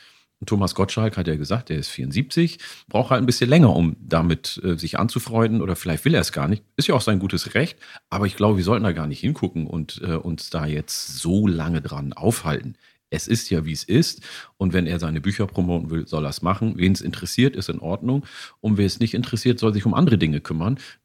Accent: Ethiopia; first language Oromo; German is a second language; Weil zu Hause spreche ich Afan Oromo, das ist meine Muttersprache, meine Vatersprache, meine erste Sprache.

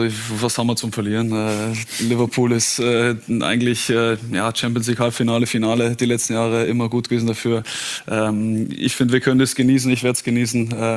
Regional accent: Bavaria, Germany; now in Austria; Österreich ist ja jetzt nicht das krasse Ausland für mich, sprachlich ist als Bayer jetzt Bayern, eben

